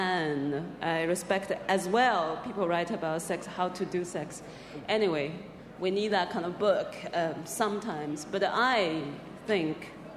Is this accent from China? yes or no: yes; China; English is a second language; when I grew up in China, I think Chinese literature is very serious.